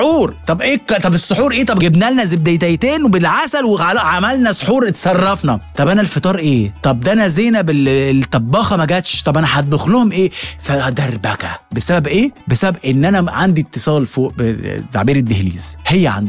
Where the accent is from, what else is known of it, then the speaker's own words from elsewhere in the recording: Alexandria, Alexandria Governorate, Egypt; now in Cairo, Egypt; انا كنت اسكندراني وعايش في القاهره، ولما نقلت القاهره سو هو ربنا اراد نقلت في التجمع